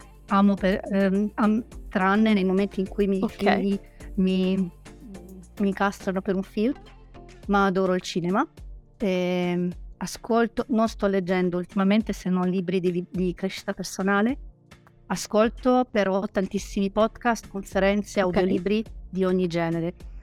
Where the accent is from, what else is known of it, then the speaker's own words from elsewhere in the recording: Transylvania, Romania; Italian is a second language; moved away; Sono nata in Romania, i miei genitori sono ungheresi, sono nata nel nord della Transilvania, nel nord-ovest della Transilvania, in una piccolissima città, però sono cresciuta